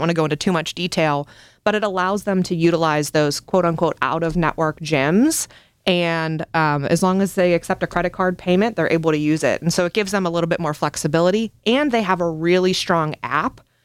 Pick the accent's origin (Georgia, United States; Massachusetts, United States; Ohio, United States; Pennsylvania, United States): Pennsylvania, United States; Pittsburgh; born and raised in Pittsburgh, just as you are, Sean. Have lived here my entire life